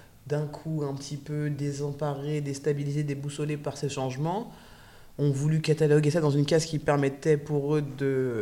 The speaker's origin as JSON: {"language": "French", "town": "Clichy", "region": "Île-de-France", "country": "France", "tie": "born there", "said": "en tant que Française qui suis née en France le 3 octobre 1986 à Clichy"}